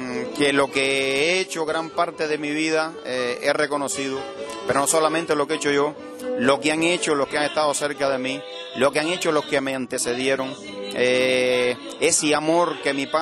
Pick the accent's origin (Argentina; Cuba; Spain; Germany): Cuba; Melena del Sur, Mayabeque; born there; Nací en Melena del Sur, en un bateicito rural, un caserío de campo que se llama Ojo de Agua, entre los límites entre Melena del Sur y Guines, hoy provincia de Mayabeque.